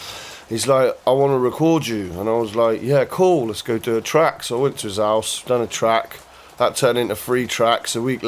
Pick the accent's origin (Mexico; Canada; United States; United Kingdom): United Kingdom; Bath, South West England; also born or lived in Doncaster; I was born in Doncaster, I moved to Bath when I was a kid, grew up in like Larkhall, Snow Hill area.